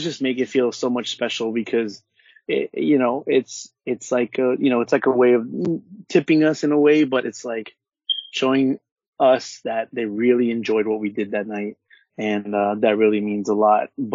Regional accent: California, United States; I'm from Orange County and from the West Coast, and, you know, everything I do is for my West Coast peeps

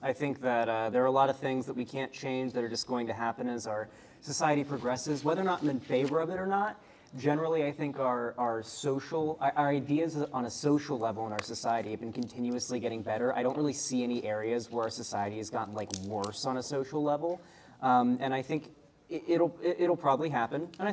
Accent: Florida, United States

